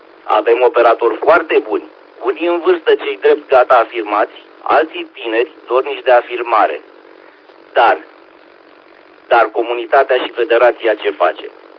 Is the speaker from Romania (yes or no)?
yes; Romania; pentru că pur și simplu suntem români de rând care gândim cel mai bine ar fi să moară capra vecinului